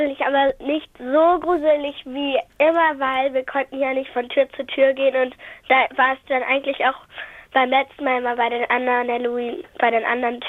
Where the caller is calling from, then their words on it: Hamburg, Germany; Aus Hamburg.